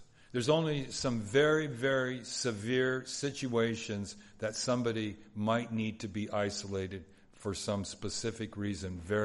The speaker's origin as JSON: {"language": "English", "town": "Los Angeles", "region": "California", "country": "United States", "tie": "born or raised there", "said": "You know, I grew up in Southeast LA, but still, it was okay."}